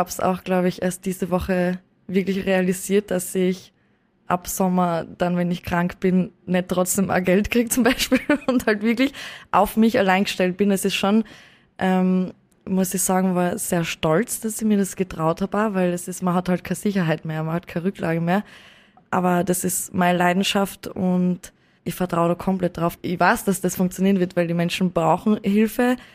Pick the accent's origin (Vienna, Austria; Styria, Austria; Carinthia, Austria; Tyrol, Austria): Styria, Austria; Graz; bin 32 aus Graz und bin Personal Trainerin und generell sehr sportlich unterwegs.